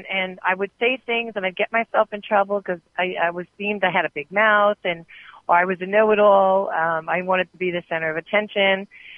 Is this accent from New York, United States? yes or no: yes; New York, United States; And I'm from New York, everybody, you know, and I've got that, come to my house, let me feed you, you know.